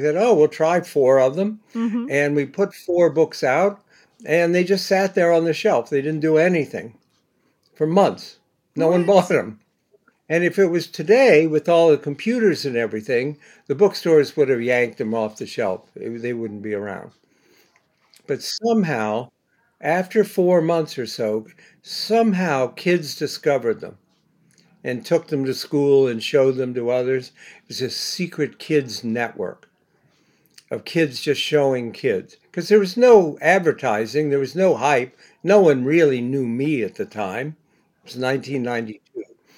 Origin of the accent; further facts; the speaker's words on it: Bexley, Ohio, United States; I grew up in Bexley.